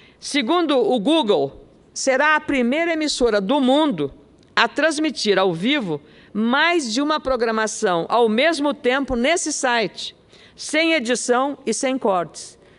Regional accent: Lagoa Vermelha, Rio Grande do Sul, Brazil; born there; now in Canela, Brazil; Canela, que é a minha cidade do coração. Lagoa Vermelha é onde eu nasci, que eu amo de paixão, mas Canela agora é o meu domicílio.

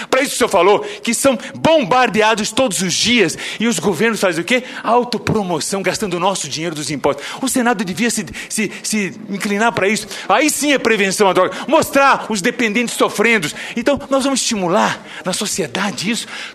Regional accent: Brazil; Mas eu sou brasileiro

